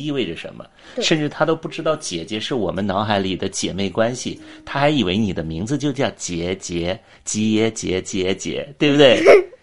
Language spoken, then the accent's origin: Chinese; China; 假如最开始我们中国人强力的去规劝他